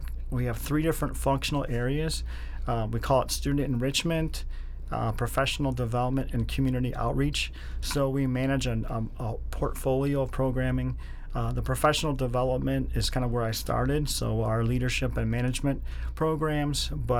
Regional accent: Parma, Ohio, United States; now in Medina, United States; I was born and raised here in Northeast Ohio, born and raised in Parma, Ohio. I currently live down in Medina, but just a Cleveland person, my entire born and raised here in the area.

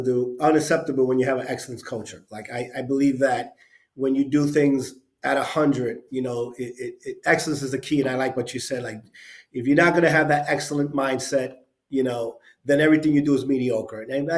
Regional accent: New York, United States; So, you know, I grew up in New York, born and raised. Parents came from Puerto Rico, part Italian too, so we migrated there.

